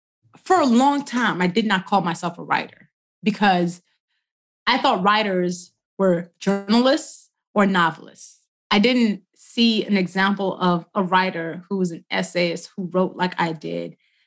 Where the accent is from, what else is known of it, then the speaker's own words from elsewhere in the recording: United States; And I think I'm proudly Nigerian American